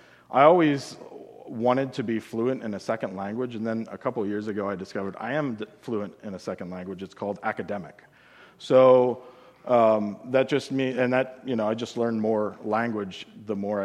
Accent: Pennsylvania, United States; do not describe the world the same way that I do growing up in South Central Pennsylvania.

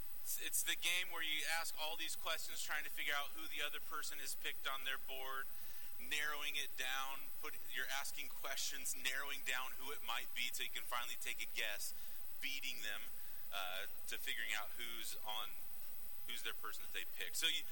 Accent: Nebraska, United States; Nebraska, the good life. And we're like, yeah. I grew up 8 miles from Colorado

